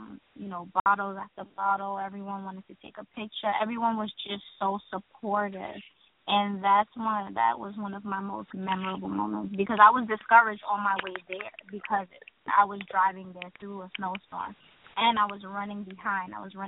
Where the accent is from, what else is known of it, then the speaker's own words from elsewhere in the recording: Trinidad & Tobago; I'm Trinidadian, no. So I don't think it would be acceptable for me not to know how to cook.